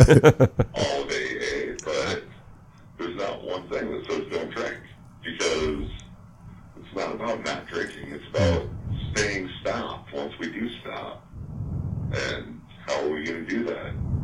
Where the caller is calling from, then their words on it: Minnesota, United States; I'm calling from Minnesota.